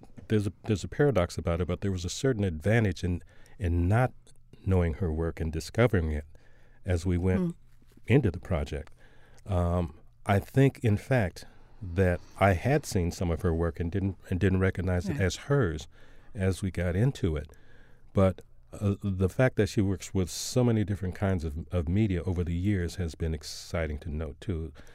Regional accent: Iowa, United States; Back in, we're both from Iowa. And I did some on-air work in Iowa, and I did some on-air work in Miami.

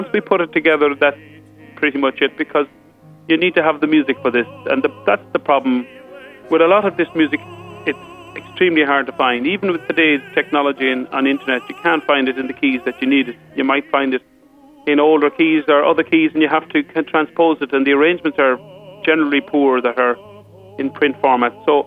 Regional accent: Ireland; You know, we're both from Ireland, we're both country people

